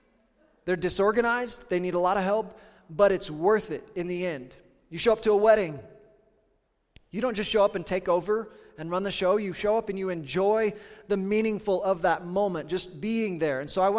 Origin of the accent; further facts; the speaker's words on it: Kansas, United States; now in Western Colorado, United States; I grew up in Southeast Kansas. It's flat as a pancake.